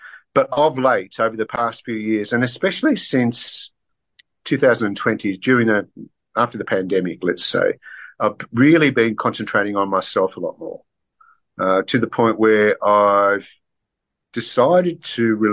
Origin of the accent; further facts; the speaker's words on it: Australia; born there; I was born in Australia, but both my parents are from southern Italy, and we always had a strong Italian kind of culture in the family anyway.